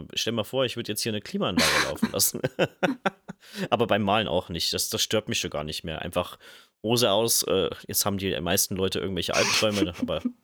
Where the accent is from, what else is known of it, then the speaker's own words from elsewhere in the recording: Germany; Wir sind Deutsche, oder?